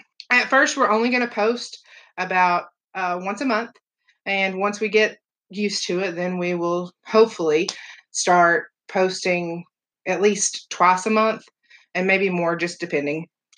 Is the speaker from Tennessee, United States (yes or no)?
yes; Tri-Cities, Tennessee, United States; Actually, we're both from Tennessee. I'm from the Tri-Cities, but I moved to Knoxville to take a teaching job